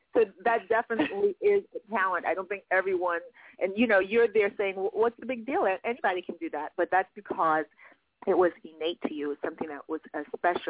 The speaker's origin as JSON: {"language": "English", "town": "Brooklyn", "region": "New York", "country": "United States", "tie": "born or raised there", "said": "located stemming out of Brooklyn, which is my hometown borough"}